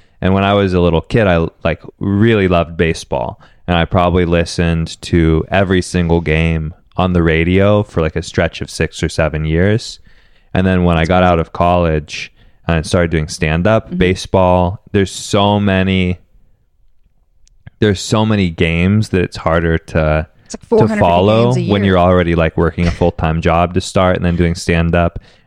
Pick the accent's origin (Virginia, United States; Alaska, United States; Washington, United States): Washington, United States; Seattle; I'm from Seattle, yeah.